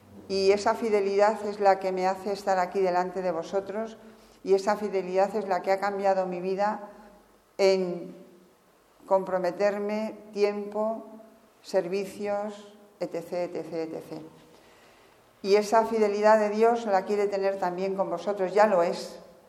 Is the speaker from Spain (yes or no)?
yes; Castile and León, Spain; yo soy castellana vieja, muy vieja